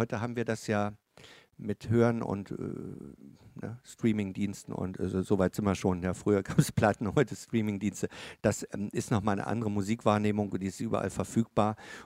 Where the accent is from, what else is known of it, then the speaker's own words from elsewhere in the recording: Chemnitz, Saxony, Germany; ich komme ja aus Chemnitz, das liegt so am Rand des Erzgebirges